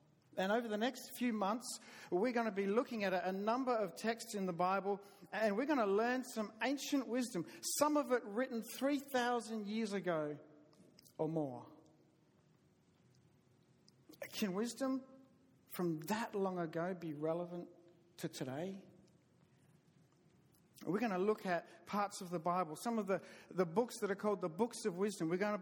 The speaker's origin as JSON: {"language": "English", "region": "the South", "country": "United States", "accent": "southern", "said": "And you're not going crazy. I talk funny. It's my southern accent."}